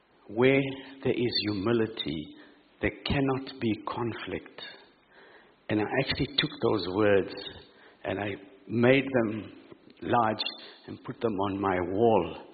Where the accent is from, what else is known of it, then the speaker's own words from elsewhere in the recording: Nelspruit, Mpumalanga, South Africa; I'm from South Africa, a little town called Nelspruit.